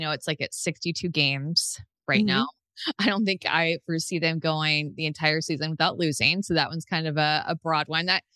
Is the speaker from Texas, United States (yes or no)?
yes; Austin, Texas, United States; And I am from Austin. So it's nice to have some home games.